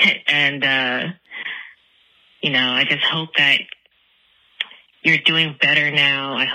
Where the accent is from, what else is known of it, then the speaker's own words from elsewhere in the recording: United States; I just wanted to say, like, for one, I'm from America